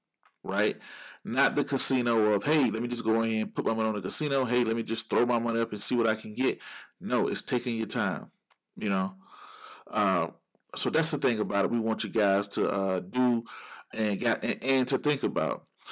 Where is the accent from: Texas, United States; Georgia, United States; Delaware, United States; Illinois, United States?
Georgia, United States; No offense to Alabama, just throwing a name out there, Georgia, my home state.